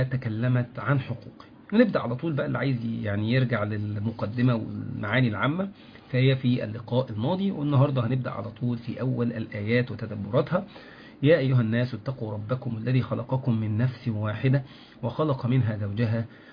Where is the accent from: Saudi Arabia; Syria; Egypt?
Egypt; Mansoura, Dakahlia; accent: fellahi dialect; أنا من منصورة وأصلي من الشرقية